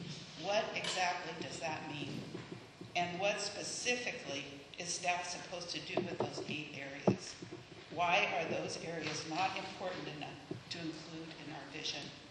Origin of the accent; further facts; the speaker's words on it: Lopez Island, Washington, United States; from Lopez Island.